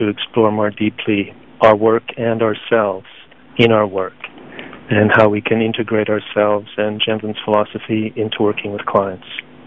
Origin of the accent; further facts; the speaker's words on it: Canada; moved away as an adult; now in Brighton, United Kingdom; And I grew up in Canada, but I've lived most of my adult life in Europe. And tonight I'm sitting in my flat in Brighton on the south coast of England.